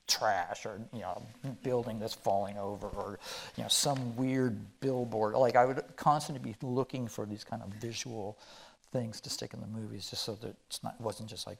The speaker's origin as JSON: {"language": "English", "town": "Goleta", "region": "California", "country": "United States", "tie": "born or raised there", "also_born_or_lived": "Los Angeles", "said": "I was born in Los Angeles. I grew up here in Santa Barbara, but actually Goleta, like right over there. So I grew up in Goleta. We moved here when I was like 5 or 6 years old."}